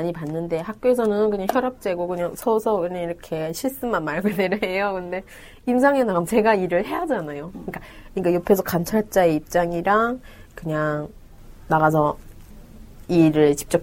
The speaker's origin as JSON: {"language": "Korean", "country": "North Korea", "lives_now": "South Korea", "said": "그때는 좀 제가 북한에서 왔다는 걸 숨기고 싶었어요."}